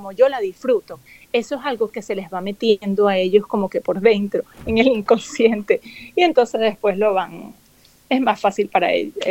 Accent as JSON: {"language": "Spanish", "country": "Venezuela", "moved": "yes", "said": "y ahora que yo salí de Venezuela, cualquier venezolano que yo me encuentre fuera de Venezuela"}